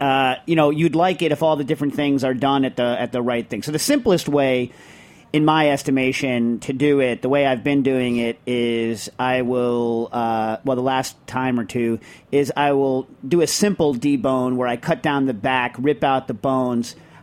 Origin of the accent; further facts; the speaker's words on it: United States; I'm a big fan of making the bird look like it's a whole bird because I'm an American.